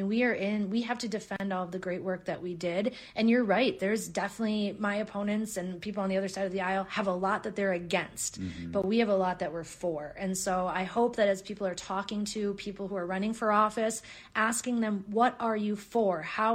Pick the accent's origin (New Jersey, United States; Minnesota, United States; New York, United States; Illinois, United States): Minnesota, United States; born or raised there